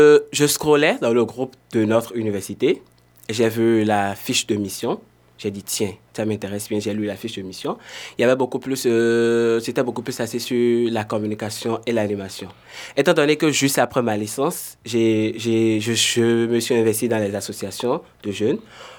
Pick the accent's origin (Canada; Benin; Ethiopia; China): Benin; now in Florac, France; Je viens du Bénin.